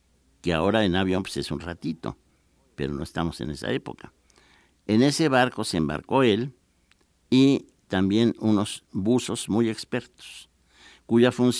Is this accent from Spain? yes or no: no; Mexico; Yo, que soy totalmente mexicano, confieso que no me gusta.